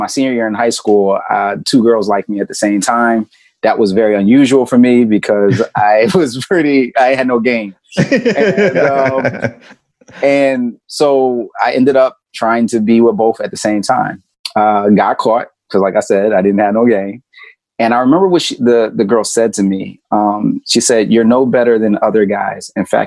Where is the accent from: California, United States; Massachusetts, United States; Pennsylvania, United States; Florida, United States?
Pennsylvania, United States; Philadelphia; I was born and raised in Philly. My parents were actually in the Nation of Islam when I was born.